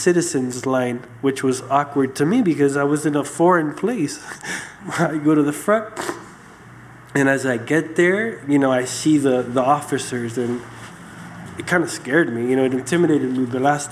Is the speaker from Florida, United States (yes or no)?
yes; Miami, Florida, United States; now in Chile; And the weather has been horrible for me growing up in Miami, so close to the equator.